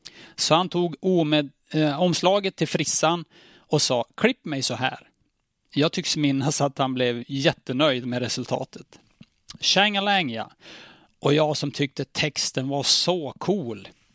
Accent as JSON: {"language": "Swedish", "town": "Nordingrå", "region": "Västernorrland County", "country": "Sweden", "tie": "born or raised there", "said": "Bland mina första musikminnen som jag har är hemma på Vallen i Nordingrå."}